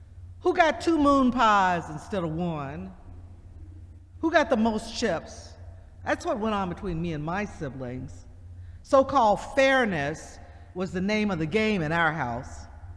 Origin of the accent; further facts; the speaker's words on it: Mississippi, United States; I'm from Mississippi. Some of y'all are from Virginia or other places.